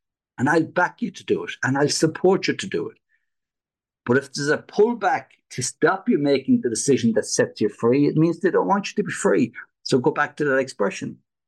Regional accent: Ireland; As an Irish guy growing up, I've never had alcohol.

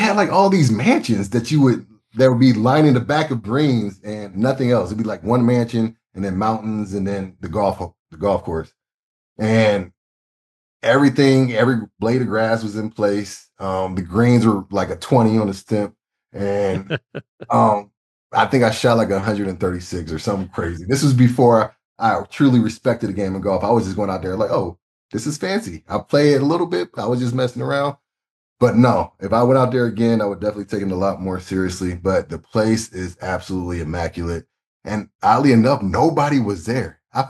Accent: Fort Wayne, Indiana, United States; It's in Fort Wayne, Indiana, my hometown.

